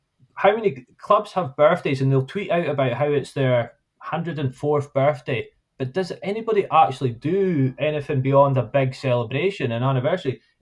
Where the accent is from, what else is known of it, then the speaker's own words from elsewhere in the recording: Nairn, Scotland, United Kingdom; I'm from Nairn, I support Nairn County.